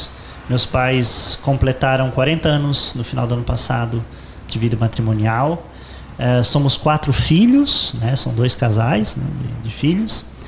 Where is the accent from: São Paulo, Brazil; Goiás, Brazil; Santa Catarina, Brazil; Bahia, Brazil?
Santa Catarina, Brazil; Sombrio; born there; Eu nasci em Sombrio, né, no município de Sombrio, em 1982, eu tenho fazer 39 anos esse ano, sou de outubro. Nasci lá no Hospital Dom Joaquim